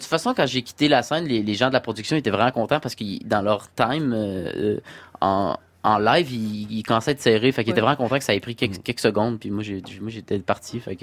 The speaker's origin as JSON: {"language": "French", "region": "Quebec", "country": "Canada", "said": "une façon pour moi de montrer que je suis québécois à travers le monde"}